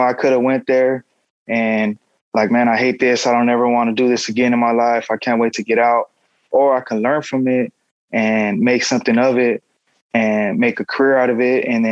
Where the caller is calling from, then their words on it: San Bernardino, California, United States; I'm calling from San Bernardino, California, and I am a firefighter.